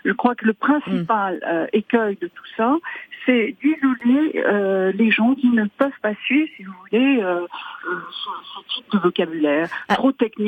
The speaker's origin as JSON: {"language": "French", "country": "France"}